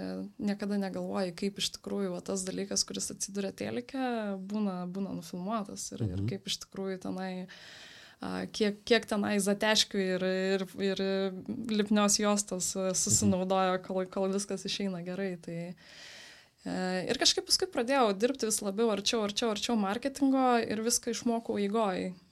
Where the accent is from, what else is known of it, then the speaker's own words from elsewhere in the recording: Nida, Klaipėda County, Lithuania; aš pati iš Nidos